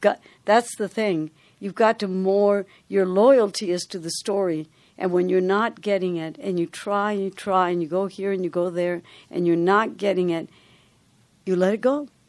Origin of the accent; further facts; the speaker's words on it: Dominican Republic; I come from the Dominican Republic of an oral culture. I did not come from a literary culture. I didn't come from a reading family.